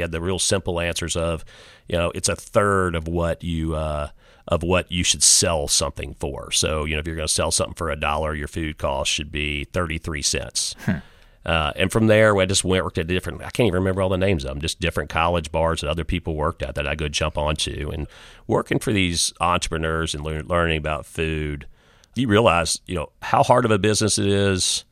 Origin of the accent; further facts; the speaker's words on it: Louisiana, United States; I just growing up in South Louisiana, food is so much a part of our culture.